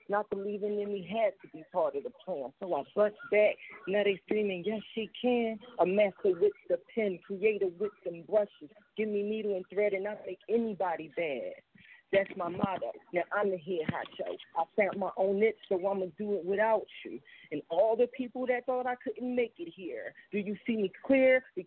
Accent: Philadelphia, Pennsylvania, United States; I'm from Philly, so like, I had to like really like, I had to grind, like, you know what I mean? Like, I had to grind my life, like, yeah, it wasn't easy, like, you know what I mean? Like, I grew up in these streets.

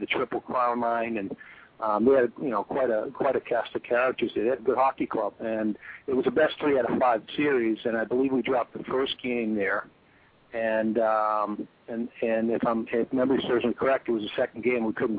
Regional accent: Boston, Massachusetts, United States; who I grew up in Boston, you know, watching along with Bobby Orr

